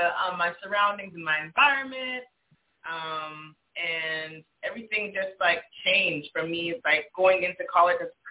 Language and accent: English; Santa Clarita, California, United States; I grew up in Santa Clarita in Palmdale.